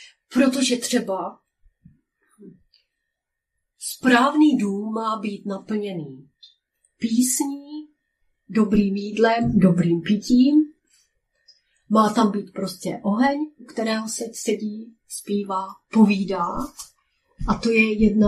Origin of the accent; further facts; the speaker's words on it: Moravia, Czechia; já jako Moravanka, která jsem se narodila v naší zemi